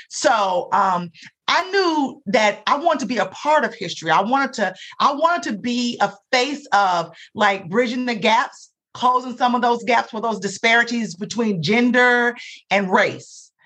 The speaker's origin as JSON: {"language": "English", "town": "Jackson", "region": "Tennessee", "country": "United States", "said": "I'm from Jackson, Tennessee. So that she left a legacy in the city."}